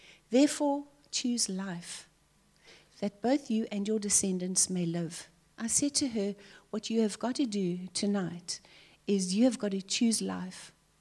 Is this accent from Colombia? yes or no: no; Cape Town, Western Cape, South Africa; I'm from Tableview, and Arthur and I have been doing God for 44 years